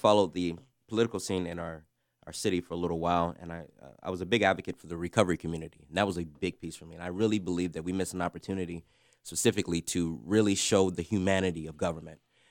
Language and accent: English; Warren, Ohio, United States; also born or lived in Atlanta / Miami; I am pastor of Faith Christian Community Church, originally I was born and raised in Warren, Ohio, and then I moved to Atlanta, which I'd have my education, my background.